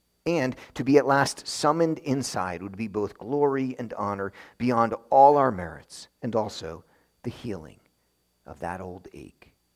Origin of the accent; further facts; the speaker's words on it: New York, United States; While I was in Israel, I would tell my classmates that I was from New York, and many of them had no idea what that meant.